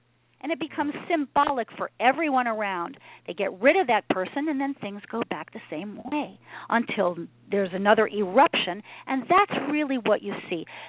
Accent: New York, United States; And I said, "I'm not angry. I'm from New York."

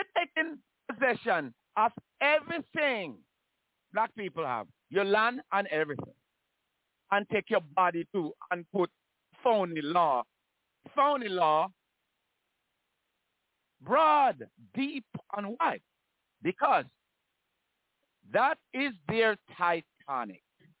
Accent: Jamaica; moved away; I come here from Jamaica. I come to immigration.

